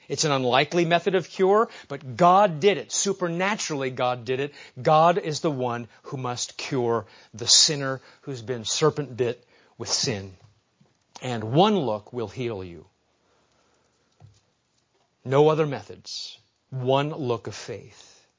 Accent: Nebraska, United States; I remember flying into Los Angeles from Nebraska. I grew up in Nebraska

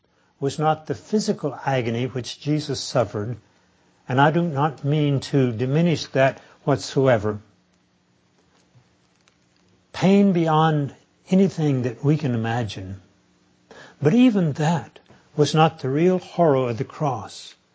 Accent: Texas, United States; Now, I grew up in Texas, and Friday night football is big stuff in Texas.

